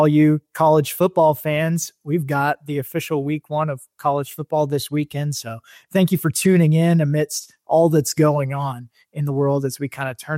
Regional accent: Kansas, United States; Next to my my home state, Kansas Jayhawks, my favorite team is any team that's wearing the stars and stripes.

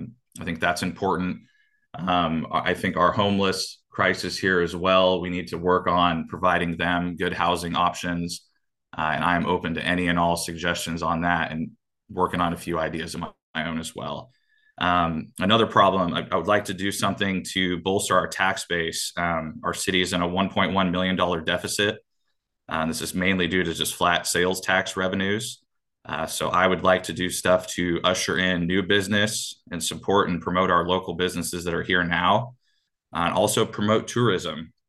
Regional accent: Eureka, California, United States; born or raised there

